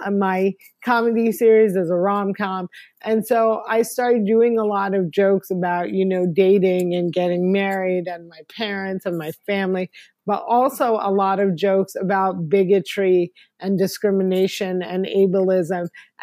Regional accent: New Jersey, United States; I'm an American comedian born and raised in New Jersey, but I'm also fluent in Arabic, and I'm a pioneer of stand-up comedy in the Arab world.

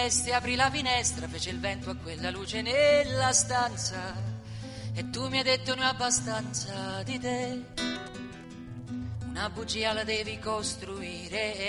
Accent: Naples, Campania, Italy; E vista la vena un poco melodrammatica da napoletano che ho

